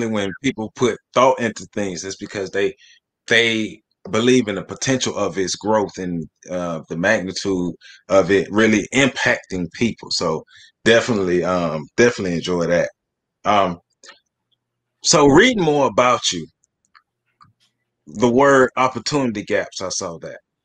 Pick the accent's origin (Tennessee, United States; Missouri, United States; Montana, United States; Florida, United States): Florida, United States; Tallahassee; because I'm thinking about myself growing up in Tallahassee, and we didn't realize the lack of resources that we had when it comes to education.